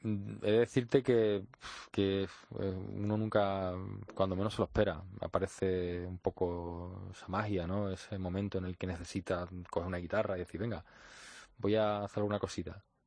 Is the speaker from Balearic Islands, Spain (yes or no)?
no; San Juan de Aznalfarache, Andalusia, Spain; pues el 25 de junio estoy en San Juan de Alnafarache, mi tierra, en Sevilla.